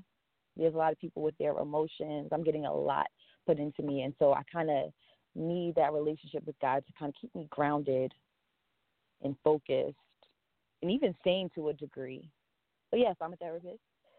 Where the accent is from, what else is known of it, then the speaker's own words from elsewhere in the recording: Long Island, New York, United States; Well, again … I was born and raised in Long Island.